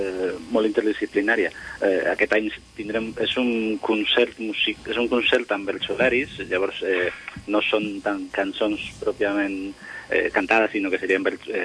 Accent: Basque Country, Spain; Catalan is a second language

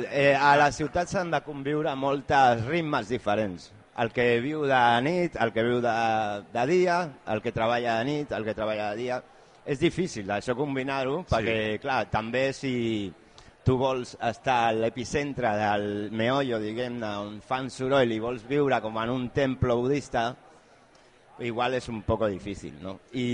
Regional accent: Barcelona, Catalonia, Spain; Soc de Barcelona, sí.

